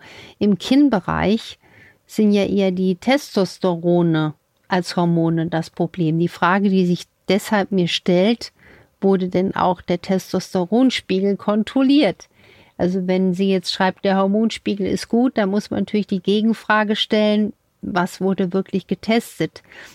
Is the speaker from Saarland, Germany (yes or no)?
yes; Saarland, Germany; So isst man das bei mir zu Hause, ne, in der Region, wo ich geboren bin, im Saarland.